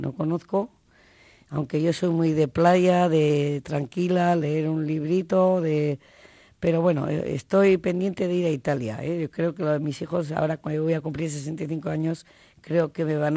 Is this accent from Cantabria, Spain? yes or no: no; Pamplona, Navarre, Spain; Yo siempre digo que aunque soy de Pamplona, me gustaría haber nacido en San Sebastián.